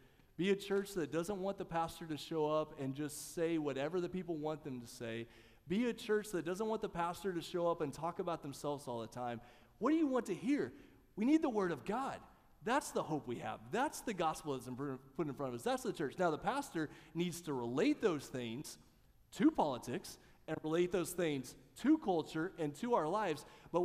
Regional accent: Oklahoma, United States; The little church that I grew up in Southwest Oklahoma, little, small, rural Southern Baptist church.

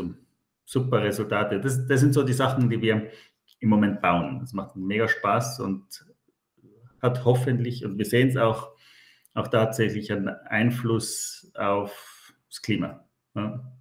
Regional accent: Austria; bin ja Österreicher, kann es ja neutral beurteilen

